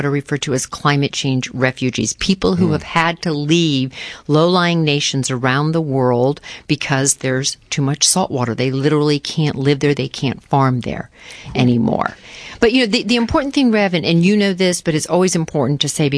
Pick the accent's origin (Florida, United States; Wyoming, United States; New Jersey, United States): Florida, United States; I grew up in Florida. I grew up when the Everglades was still sort of a beautiful, untouched, somewhat unspoiled area.